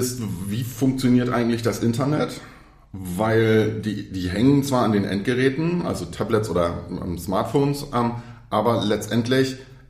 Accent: Schleswig-Holstein, Germany; Ich komme aus Schleswig-Holstein.

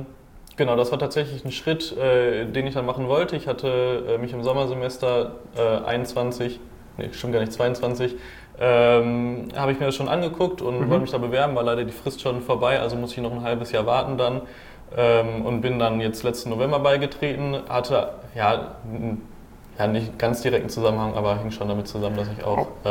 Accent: Dortmund, North Rhine-Westphalia, Germany; ich komme aus Dortmund und studiere auch an der TU Dortmund

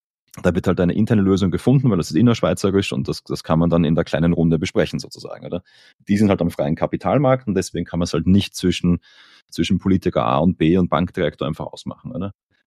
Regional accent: Austria; als Österreicher

